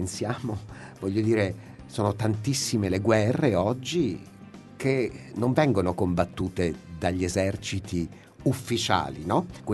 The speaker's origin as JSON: {"language": "Italian", "region": "Sicily", "country": "Italy", "said": "penso che noi da siciliani sappiamo bene"}